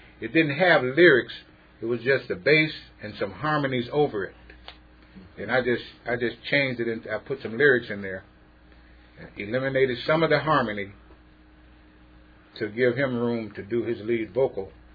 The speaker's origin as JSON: {"language": "English", "town": "Joliet", "region": "Illinois", "country": "United States", "tie": "born or raised there", "said": "I grew up in Joliet, Illinois."}